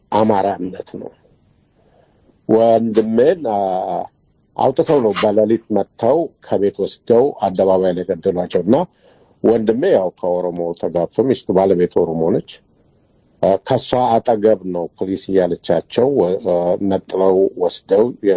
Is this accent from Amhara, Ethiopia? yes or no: no; Toke, Oromia, Ethiopia; እኛ ተወልጄ ያደኩት አምቦ አካባቢ ቶኬ የምትባል